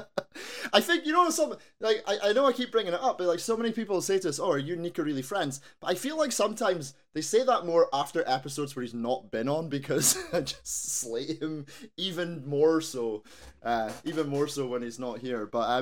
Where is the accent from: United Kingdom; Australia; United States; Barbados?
United Kingdom; Scotland; You know, being a Scottish podcast, it comes second nature to us. It's just, you know, it's just a property of our people.